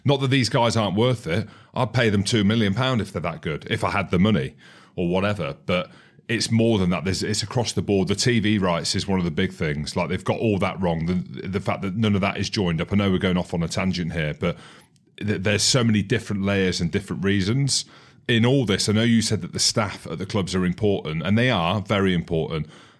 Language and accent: English; Scotland, United Kingdom; I'm Scottish anyway.